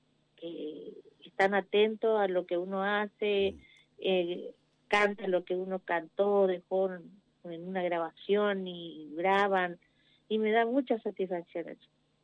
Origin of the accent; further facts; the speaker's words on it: Villa Ángela, Chaco, Argentina; yo nací en Villa Verde, Chaco. Sí. Pero me crié en Villa Ángela, hice toda mi escuela primaria, mi estudio de música, me recibí de profesora de música, terminé secundario, todo en Villa Ángela.